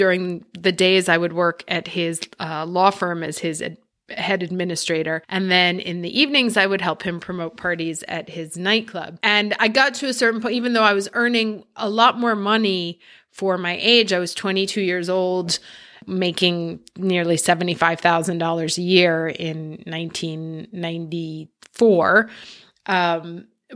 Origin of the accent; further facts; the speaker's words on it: New York City, New York, United States; I grew up in New York City in the 80s, and my parents were rather unusual.